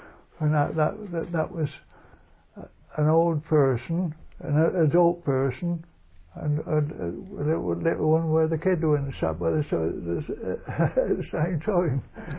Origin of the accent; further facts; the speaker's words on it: Deddington, South East England, United Kingdom; born there; I was born in Deddington, Hudson's Lane, my one-roomed house, where Mr. Pratt lives now, I think.